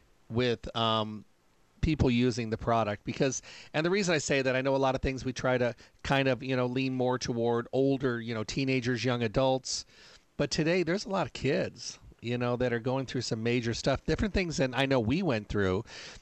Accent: Michigan, United States; and I'm from Michigan originally

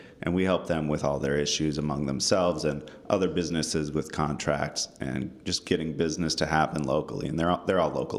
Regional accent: Napa, California, United States; born there; I live here in the city of Napa. I was born here in Napa.

